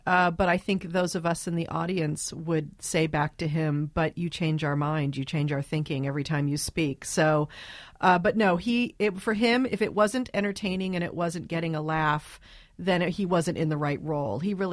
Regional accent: Dayton, Ohio, United States; born there; And you know, I was born in Dayton, Ohio. My mom was born in Dayton, Ohio. And that's about as prairie home as we get

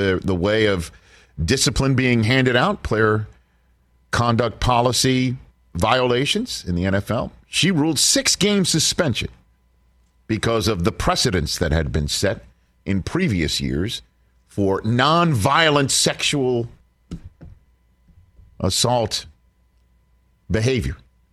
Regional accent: Staten Island, New York, United States; He's from my hometown of Staten Island, New York.

